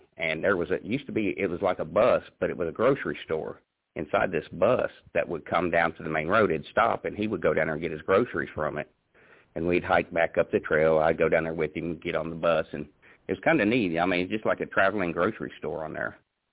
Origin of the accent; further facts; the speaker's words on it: Indiana, United States; And, of course, everybody knows I'm originally born and raised in Indiana, northern Indiana, actually.